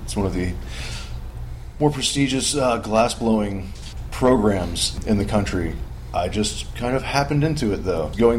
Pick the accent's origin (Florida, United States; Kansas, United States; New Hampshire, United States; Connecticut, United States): New Hampshire, United States; now in Texas, United States; Well, I'm from New Hampshire, so I grew up in New Hampshire doing all this. Go to school in New York State, and then after college, I decided I didn't want to live at home anymore.